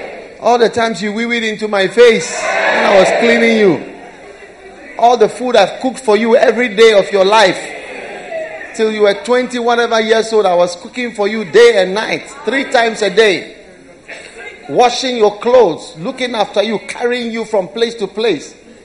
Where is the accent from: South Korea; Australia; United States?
South Korea; I'm just from Korea. Sunday, they work the whole day. Sunday, there's church from morning to evening.